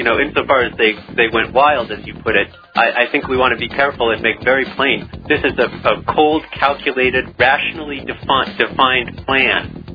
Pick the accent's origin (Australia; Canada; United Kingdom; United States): United States; the passage of the Detainee Act by the president last week is deeply shocking to me as an American.